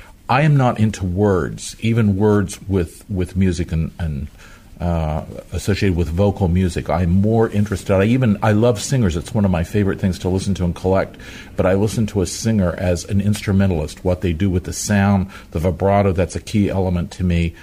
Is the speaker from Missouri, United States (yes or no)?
no; West Virginia, United States; Well, I come from West Virginia, which is sort of the boondocks, and there was a fair amount of classical music there